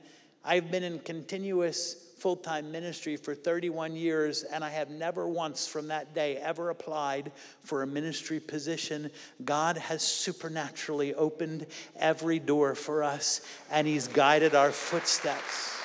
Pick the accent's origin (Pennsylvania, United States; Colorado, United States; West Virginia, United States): Pennsylvania, United States; Philadelphia; One was in Maine, central Maine, and one was in Florida. I'm from Philly. I love Florida. I love the warmth. I hate the winter.